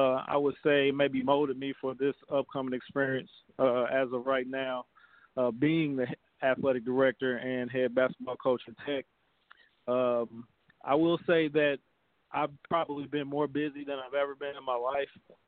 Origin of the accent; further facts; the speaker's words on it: Indianapolis, Indiana, United States; Well, I'm born and raised in Indianapolis. I was born in 1978. I'm 41 years old, born on the west side of Indianapolis, attended Cardinal Ritter High School.